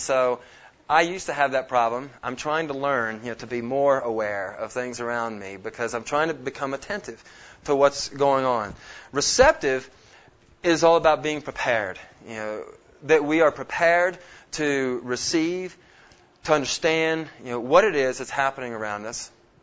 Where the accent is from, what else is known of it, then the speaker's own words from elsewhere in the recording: Nashville, Tennessee, United States; now in Pennsylvania, United States; I grew up in Nashville, Tennessee.